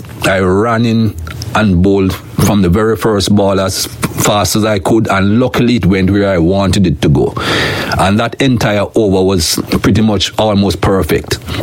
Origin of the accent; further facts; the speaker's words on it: Jamaica; first language Jamaican Patois; English is a second language; English is not my first language. When you're growing up in Jamaica, we speak a lot of patois.